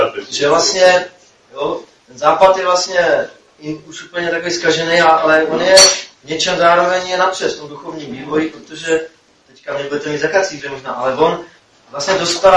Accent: Moravia, Czechia; jako Moraváci

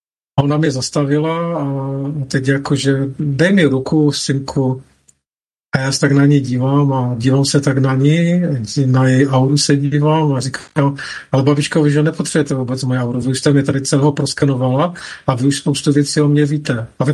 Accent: Ostrava, Moravian-Silesian Region, Czechia; jsem teda samozřejmě z Ostrava jako ty, takže oblast Vítkovic je velice známá

